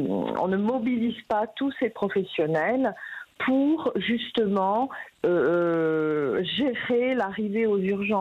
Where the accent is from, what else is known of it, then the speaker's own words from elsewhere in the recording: Nouvelle-Aquitaine, France; Je suis du Lot-et-Garonne, donc, et comme je vous disais, avec une pénurie de médecins très importante